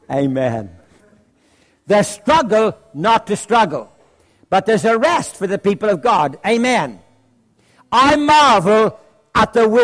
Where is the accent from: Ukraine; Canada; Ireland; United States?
Ireland; the wonderful thing about being Irish is you get to saying things three times.